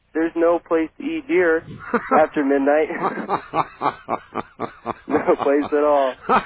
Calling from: Ashland, Oregon, United States; Right now, I'm … from Ashland.

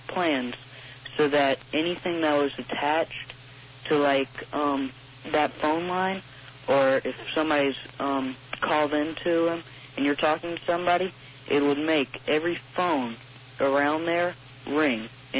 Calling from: Baton Rouge, Louisiana, United States; Baton Rouge, Louisiana.

